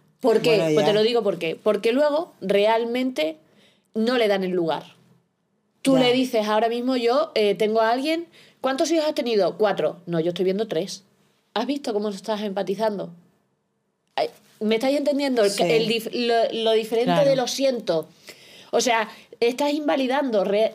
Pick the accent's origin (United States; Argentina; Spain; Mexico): Spain; Extremadura; now in Valladolid, Spain; Porque yo vivo en Valladolid, yo soy extremeña...